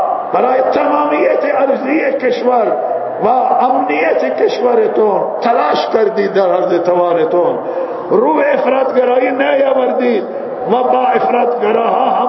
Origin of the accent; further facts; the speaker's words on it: Iran; ما ایرانی هستیم، آبا و اجداد ما برای این وطن کشته دادن